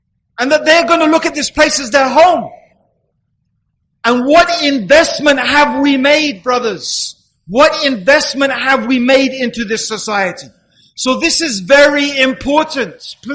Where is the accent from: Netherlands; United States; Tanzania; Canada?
Tanzania; Dar es Salaam; born there; This is my country in the sense I'm white. I actually wasn't born here. I was born in Dar es Salaam in Tanzania, in Africa.